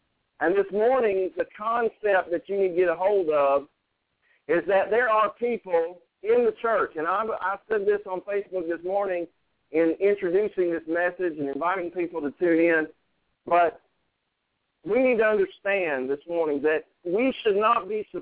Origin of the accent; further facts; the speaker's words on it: Alabama, United States; I'm talking about the state of Alabama. I love my home state.